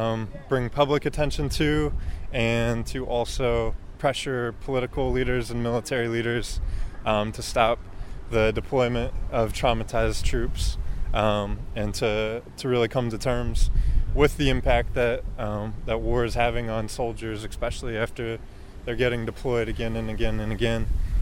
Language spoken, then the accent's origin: English; Gaithersburg, Maryland, United States; now in Silver Spring, United States; I grew up in Gaithersburg and live in Silver Spring now.